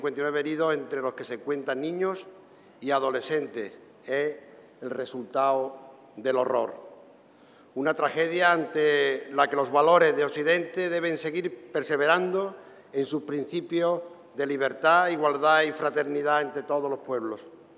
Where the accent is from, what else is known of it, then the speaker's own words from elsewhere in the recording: Seville, Andalusia, Spain; aquí somos sevillanos, pero también andaluces y españoles.